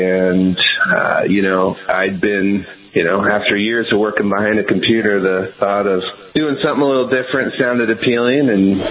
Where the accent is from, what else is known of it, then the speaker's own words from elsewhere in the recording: Bellingham, Washington, United States; I've moved around the state a little bit, but I'm originally from Bellingham, Washington, and so Acme's just east, about, you know, 20 minutes. So we're still pretty close to the area that I grew up.